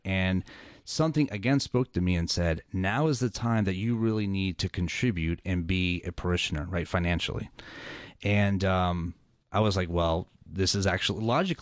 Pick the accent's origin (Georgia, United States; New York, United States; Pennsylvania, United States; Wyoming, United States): Georgia, United States; Atlanta; So I'm also a Cradle Catholic, born and raised in Atlanta.